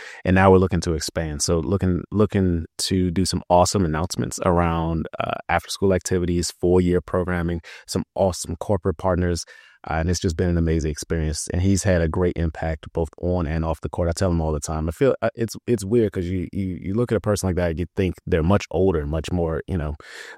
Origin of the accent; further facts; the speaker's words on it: Maryland, United States; I realize that often growing up in Prince George County, it's almost like you live in this bubble